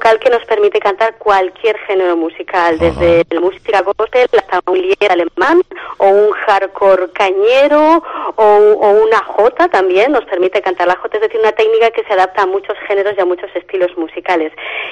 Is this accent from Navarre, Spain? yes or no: yes; Carcastillo, Navarre, Spain; yo soy ribereña, yo soy de Carcastillo.